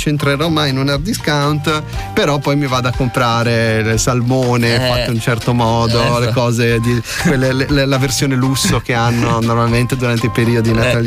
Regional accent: Liguria, Italy; io sono ligure

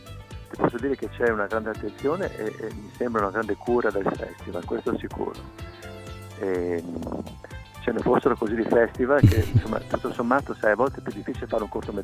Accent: Venice, Veneto, Italy; Io che sono originario di Venezia

